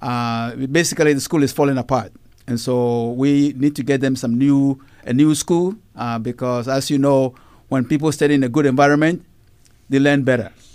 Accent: Ghana; Every year I go to Ghana for, as you know, I'm from Ghana, to visit family

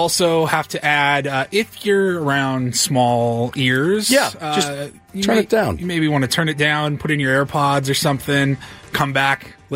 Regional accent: Washington, United States; With my home state of Washington.

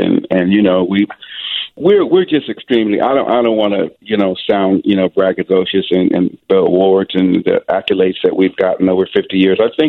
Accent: Denver, Colorado, United States; because I'm from Denver, Colorado

